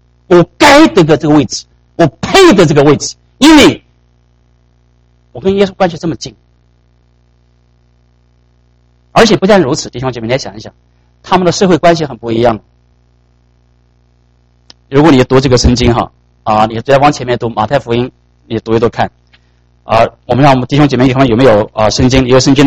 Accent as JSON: {"language": "Chinese", "country": "China", "said": "我们中国人讲左丞右相，就是这个意思，就位置很高。"}